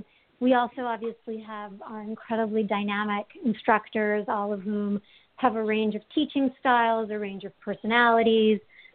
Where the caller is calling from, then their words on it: Maplewood, New Jersey, United States; I'm calling from Maplewood, New Jersey.